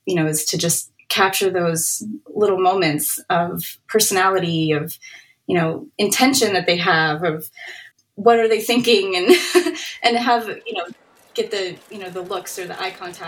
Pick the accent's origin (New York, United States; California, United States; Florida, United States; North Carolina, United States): Florida, United States; And I grew up in Florida, so there's always, you know, funky bugs and lizards and frogs and turtles and tortoises and all of that just everywhere.